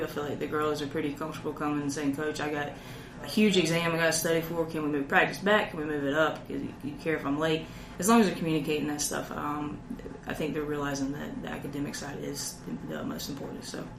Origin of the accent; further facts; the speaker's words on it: Mills River, North Carolina, United States; Love the mountains. I'm from Mills River, North Carolina, so it's shorter commute for me